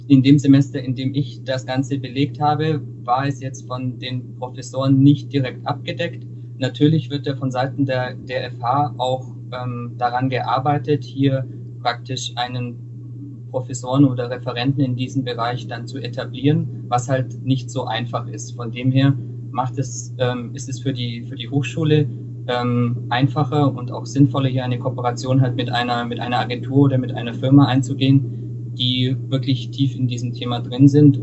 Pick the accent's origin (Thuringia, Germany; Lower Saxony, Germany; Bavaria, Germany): Bavaria, Germany; Augsburg; Ich bin 29 Jahre alt und komme ja gebürtig aus Augsburg und studiere auch an der FH hier in Augsburg